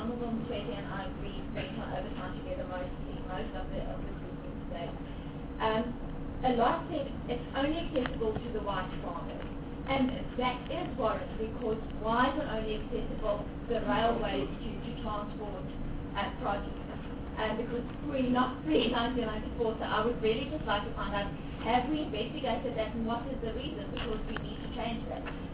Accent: Free State, South Africa; I come from the Free State, so I know implementing agents

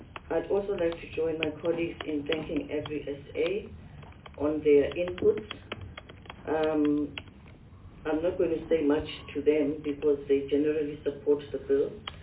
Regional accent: Eastern Cape, South Africa; I come from the Transkei

